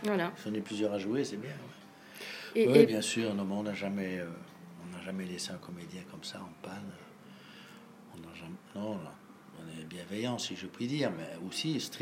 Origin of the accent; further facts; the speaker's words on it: Belgium; mais je veux dire, chez nous, en Belgique